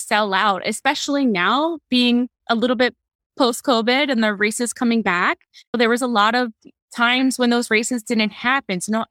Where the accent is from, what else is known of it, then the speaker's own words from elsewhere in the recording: Maryland, United States; So I am from Maryland. I've lived here my whole life. I went to University of Maryland, College Park, met my husband there.